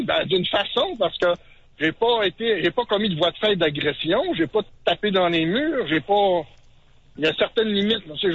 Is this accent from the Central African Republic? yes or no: no; Canada; je suis canadien français, mais cette fois-là, on dirait que j'étais plus français que canadien.